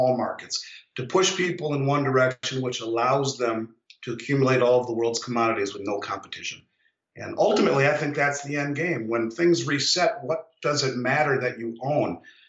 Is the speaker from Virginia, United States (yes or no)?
no; Minnesota, United States; There is no oversight, except in my home state of Minnesota.